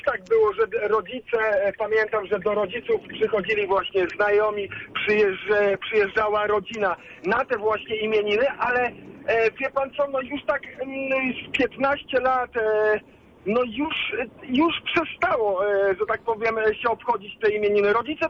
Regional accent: Greater Poland Voivodeship, Poland; jestem z młodego pokolenia i generalnie pochodzę tutaj z poznańskiego.

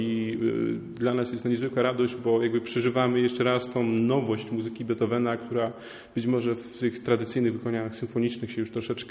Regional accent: Poznań, Greater Poland Voivodeship, Poland; Poznań to moje rodzinne miasto

